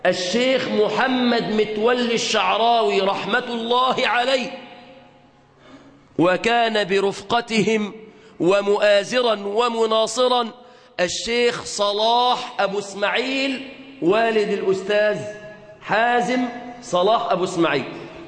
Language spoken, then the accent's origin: Arabic; Egypt; في بلادنا مصر أن يسمعها بأذن قلبه